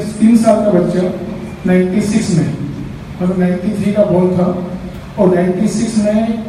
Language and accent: Hindi; Rajasthan, India; मैं, हम लोग मारवाड़ी हैं और मारवाड़ियों में नॉर्मली भाषा होती है कि पटक से